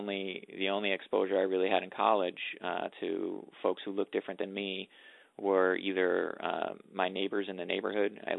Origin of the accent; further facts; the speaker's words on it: New York, United States; I grew up in the University Heights neighborhood, went to St. Joe's University Heights School.